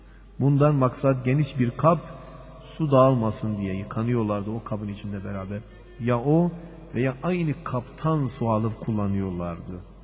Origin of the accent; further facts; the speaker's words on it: Diyarbakır, Diyarbakır Province, Turkey; Hamis'in sahibi Diyar-ı Bekir'im. Herkes başka şeyle şereflenir de ben onunla şerefleniyorum. Benim memleketimden İslam alimi çıkmışsa